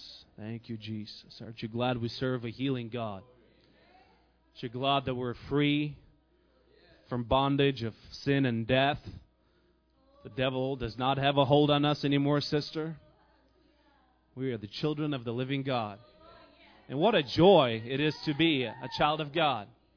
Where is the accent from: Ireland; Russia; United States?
Russia; English is a second language; And it has nothing to do with, you know, that I'm up from Russia and that, you know, we have snow up to the tops of the roof and the houses